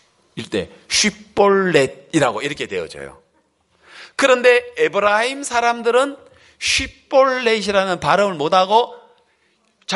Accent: Gyeongsang, South Korea; 경상도, 저는 경상도 사람입니다만

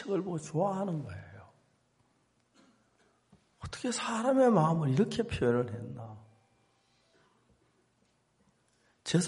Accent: South Korea; now in United States; 당신 한국서 왔느냐고. 한국서 왔다.

